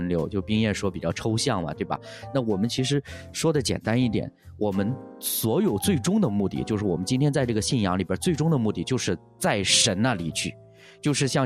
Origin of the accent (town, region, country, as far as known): China